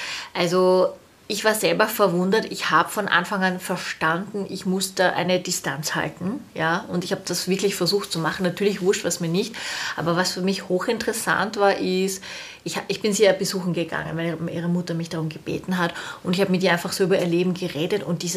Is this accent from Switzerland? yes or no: no; Austria; also born or lived in Netherlands; Ich bin in Wirklichkeit eine Österreicherin, deshalb bin ich aus den Niederlanden wieder nach Österreich gekommen.